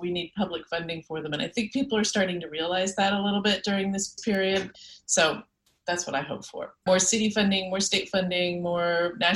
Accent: New Orleans, Louisiana, United States; somebody that I went to high school with in New Orleans. It's my hometown.

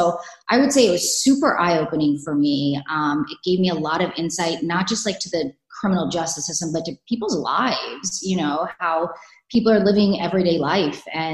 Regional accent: Georgia, United States; also born or lived in New York; No, but also I'm not from New York. I'm from Georgia. So I didn't have family there.

